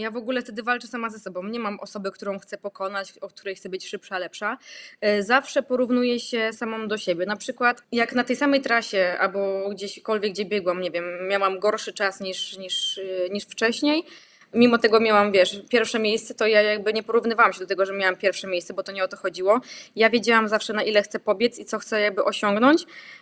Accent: Oleśnica, Lower Silesian Voivodeship, Poland; W Oleśnicy, tutaj cały czas, gdzie mieszkam.

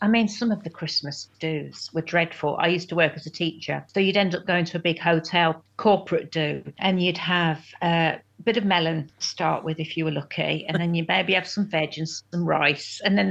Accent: Wolverhampton, West Midlands, United Kingdom; growing up in Wolverhampton, you know, we had all different cultures

